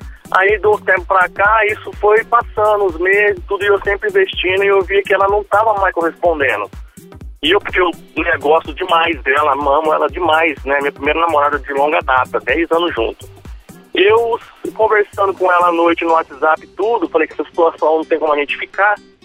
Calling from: Catanduva, São Paulo, Brazil; Eu falo de Catanduva, São Paulo.

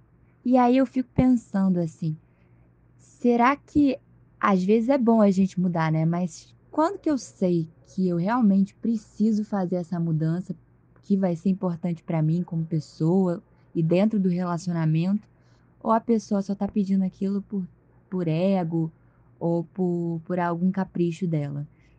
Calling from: Rio de Janeiro, Brazil; tenho 23 anos, sou aqui do Rio de Janeiro.

